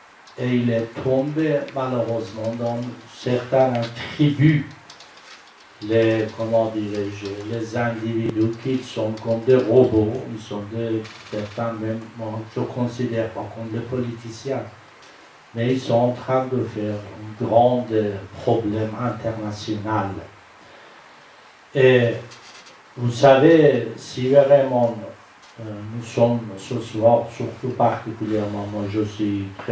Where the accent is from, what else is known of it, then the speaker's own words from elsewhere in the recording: Iran; French is a second language; now in Paris, France; Parce que moi, vous savez que mon accent, il est témoin que je suis iranien, vous voyez. Mais il me donne la possibilité en plein Paris qu'on arrive à parler, échanger les idées.